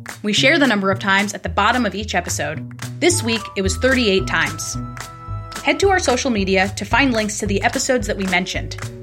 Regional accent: New York, United States; sending fan mail to the house where I grew up in New York.

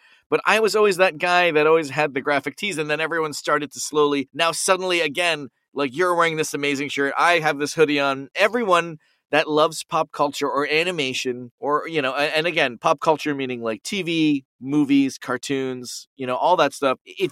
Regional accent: Toronto, Ontario, Canada; we grew up in Toronto, Ontario, Canada, that is basically like, you know, New York's ugly step cousin from the north. We're very small, much smaller, but still a big city, still very much a big melting

